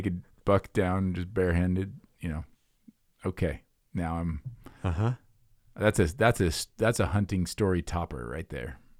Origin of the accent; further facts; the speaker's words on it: Iowa, United States; I mean, I grew up in Iowa. There's a lot of hunting